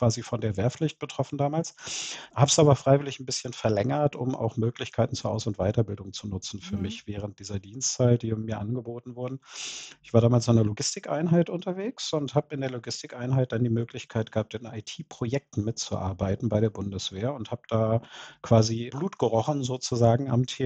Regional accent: Lower Saxony, Germany; born there; Ich komme als gebürtiger Niedersachse aus der Kraftfahrzeugtechnik.

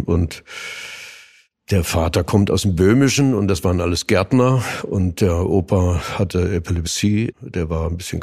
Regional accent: Usedom, Mecklenburg-Vorpommern, Germany; also born or lived in Berlin; now in Dresden, Germany; Ich bin ja Berliner, ich habe ja so den gesunden Blick von außen, bin Preuße und Usedom groß geworden und jetzt hier schon viele, viele Jahre, weil ich hier Malerei studiert habe, in der schönen Tupperdose Dresden.

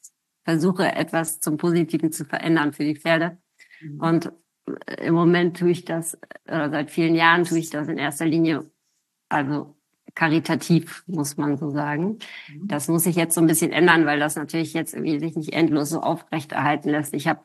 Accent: Hamburg, Germany; born there; Also ich bin in Hamburg geboren.

